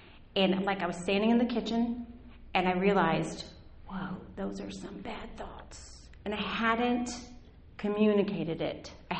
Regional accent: the South, United States; Okay, I grew up in the South. If you haven't noticed, I might look a little different. But anyway, so I grew up in the South, and we had boy jobs and girl jobs.

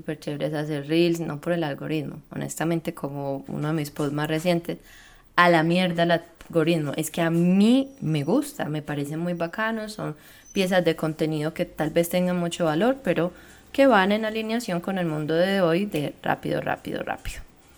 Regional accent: Antioquia, Colombia; Yo soy colombiana, pero soy de la costa y soy de Antioquia

